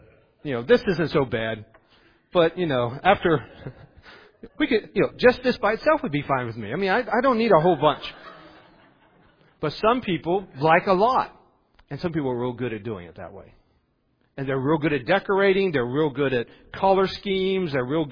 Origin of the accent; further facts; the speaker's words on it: West Virginia, United States; When growing up in West Virginia, when I lived on the farm, we were right near the river.